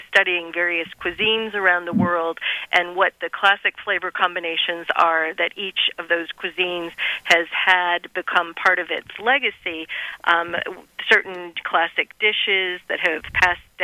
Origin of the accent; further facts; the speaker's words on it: Michigan, United States; I grew up in the Midwest, personally. I'm a Michigan girl. I grew up eating meat three times a day.